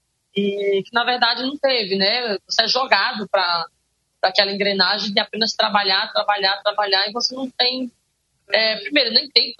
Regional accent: Pernambuco, Brazil; moved away as an adult; now in São Paulo, Brazil; Sou a sétima de 8 irmãos. Sou do sertão do Nordeste, pelo Floresta do Nordeste. Chego em São Paulo com 18 anos, né, para trabalhar já como empregada doméstica. Deixei no Pernambuco uma filha de 1 ano e 2 meses.

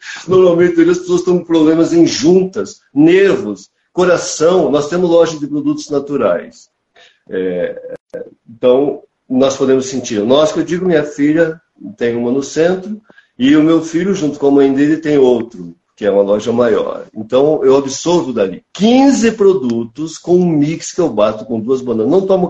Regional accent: Telêmaco Borba, Paraná, Brazil; also born or lived in Embaú dos Batistas; Eu tenho 72 anos. Eu nasci dia 23 de fevereiro de 1951 em Embaú dos Batistas, mas eu me criei em Telêmaco Borba.

